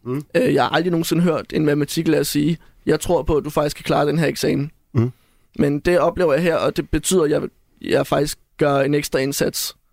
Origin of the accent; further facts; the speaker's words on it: Frederiksberg, Capital Region of Denmark, Denmark; Jeg er 24 år, og jeg går på FGU i Brøndby. Og jeg kommer fra Frederiksberg.